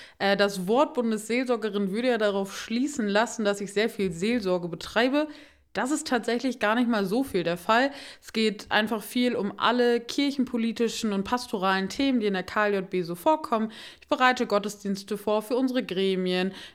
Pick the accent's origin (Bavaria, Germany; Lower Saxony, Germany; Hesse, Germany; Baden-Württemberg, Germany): Lower Saxony, Germany; Werpeloh; bei mir in meinem Heimatort Werpelow